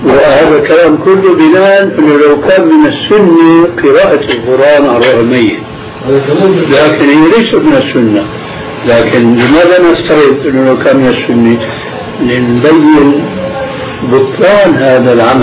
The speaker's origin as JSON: {"language": "Arabic", "town": "Aleppo", "region": "Aleppo Governorate", "country": "Syria", "said": "يعني عندنا في حلب"}